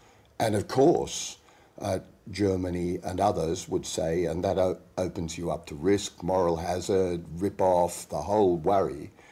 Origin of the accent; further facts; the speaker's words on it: Australia; I grew up in Australia, which is a successful federal structure